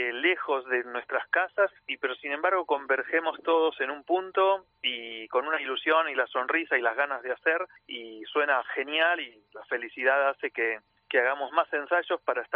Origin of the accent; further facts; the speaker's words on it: Argentina; yo ya no lo pienso como un argentino, yo pienso que el tango como un ciudadano del mundo